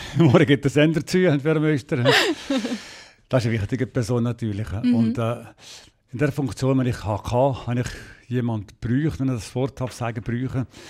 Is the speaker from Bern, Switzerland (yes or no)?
yes; Bern, Switzerland; Bin damals als Berner, als erster Ausländer bei der Grenzschutzgruppe 9 gewesen